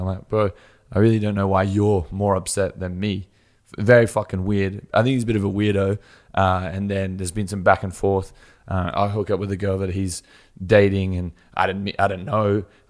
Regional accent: Australia; So like growing up in Australia, we have a very big like rugby culture.

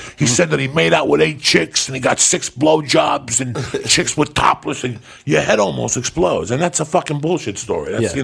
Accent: New York City, New York, United States; So I grew up in New York City.

